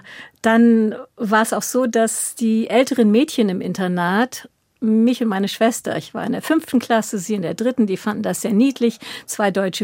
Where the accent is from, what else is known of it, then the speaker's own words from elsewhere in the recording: India; moved away; Und als ich dann mit 18 nach Indien zurückkehrte, meine alte Heimat